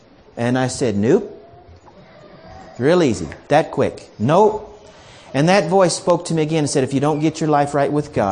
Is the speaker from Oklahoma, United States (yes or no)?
yes; Oklahoma, United States; also born or lived in Iowa; But anyway, I was born in Iowa. I was raised in Oklahoma. And so if I say y'all, that means you guys, okay?